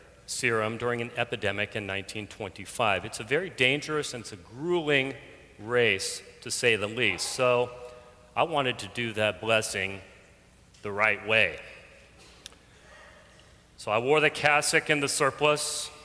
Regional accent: Alaska, United States; growing up in a family of four boys, there was enough wildlife there for my parents. And growing up in Alaska afforded me a more basic appreciation for our reliance upon animals.

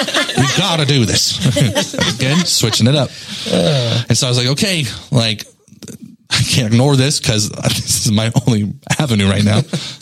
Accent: New Mexico, United States; I had a really great friend growing up in New Mexico.

